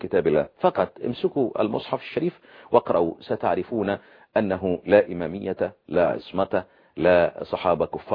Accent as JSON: {"language": "Arabic", "country": "Egypt"}